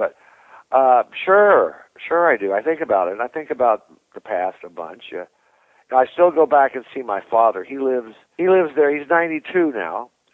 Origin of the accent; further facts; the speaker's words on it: Kentucky, United States; But we were Northern New York Yankees, my parents and I. And we moved into this little town in the middle of the Bible Belt in the Jim Crow South.